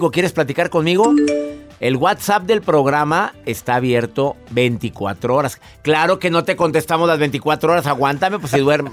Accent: Mexico; en mi país, en México

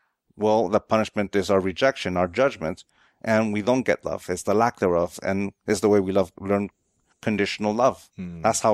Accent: San Diego, California, United States; I was born and raised in San Diego.

